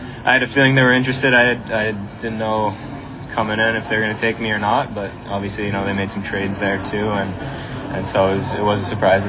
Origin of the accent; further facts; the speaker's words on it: London, Ontario, Canada; because I'm from London